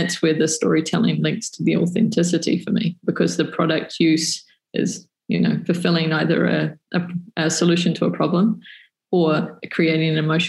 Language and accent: English; New Zealand; moved away; And as a New Zealander who's lived overseas for more than 15 years now, if I ever go anywhere, I'm very proud of where I come from.